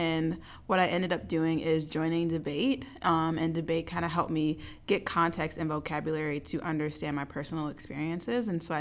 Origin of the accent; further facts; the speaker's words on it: Minnesota, United States; I grew up in Minnesota, I live in Minnesota